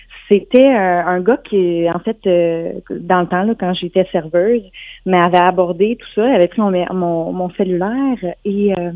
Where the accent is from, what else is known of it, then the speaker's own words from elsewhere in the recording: France; je suis française, donc ça se passe en France, puis là où j'habite, il y a une cathédrale